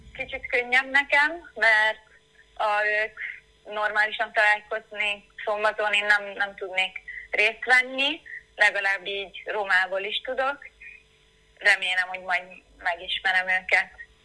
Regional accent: Italy; first language Italian; Hungarian is a second language; a vezetéknevem olasz, mert én olasz vagyok, de édesanyám kecskeméti, fél családom magyar, és én amúgy magyarnak is érzem magam.

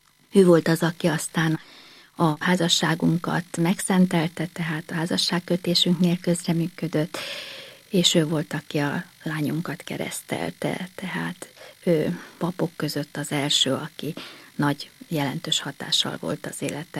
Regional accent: Budapest, Hungary; Budapesti voltam világéletemben. A 9. kerületi Bakástéri templom mellett nevelkedtem fel, teljesen mély katolikus vallásos családban.

